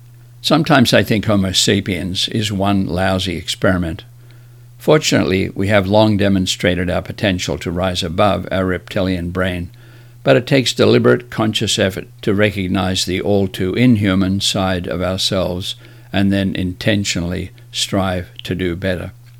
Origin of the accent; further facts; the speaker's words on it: Australia; now in United States; I was raised in Australia when the term half-breed meant half Australian Aboriginal and half Caucasian.